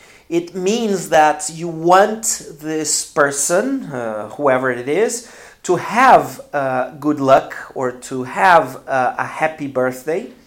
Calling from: Porto Alegre, Rio Grande do Sul, Brazil; English is a second language

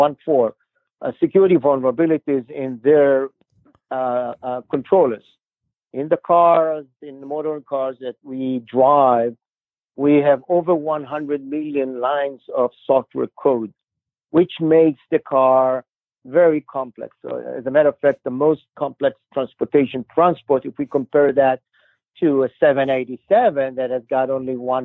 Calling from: Bloomfield Hills, Michigan, United States; From our office in Bloomfield Hills.

